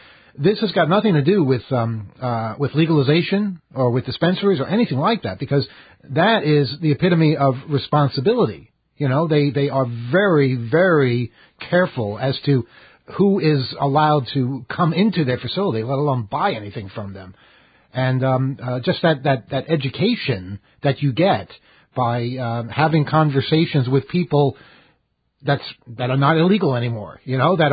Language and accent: English; Queens, New York, United States; Look, I grew up in Queens. I know a lot of people from Queens.